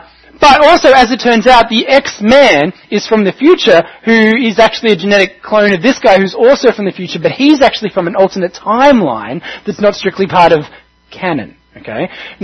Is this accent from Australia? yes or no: yes; Melbourne, Victoria, Australia; We've been down in Melbourne, which is Fiona and my hometown.